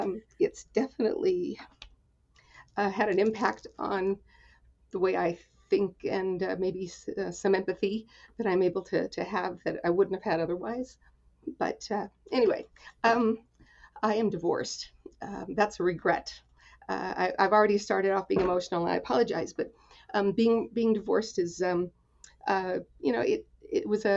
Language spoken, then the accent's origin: English; Arizona, United States; I claim Arizona as my home state. My family moved around an awful lot when I was little, but Arizona was sort of where I went to junior high and high school, and my mother and sister are still there.